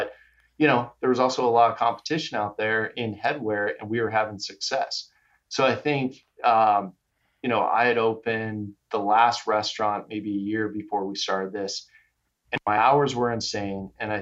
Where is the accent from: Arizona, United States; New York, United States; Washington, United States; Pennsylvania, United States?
Arizona, United States; Grew up in Arizona.